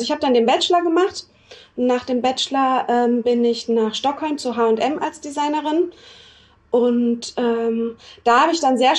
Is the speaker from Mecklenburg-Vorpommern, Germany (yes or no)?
no; Freiburg, Baden-Württemberg, Germany; born there; ich komme gebürtig aus Freiburg